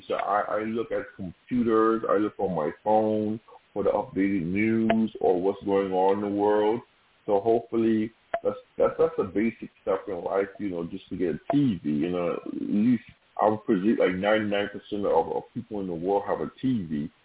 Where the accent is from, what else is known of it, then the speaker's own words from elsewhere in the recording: New York, United States; now in Jersey City, United States; You know, I'm from New York, but my parents are Caribbean, you know, so I'm not in New York anymore. As you all know, I'm staying in Jersey City for the last 7 months now.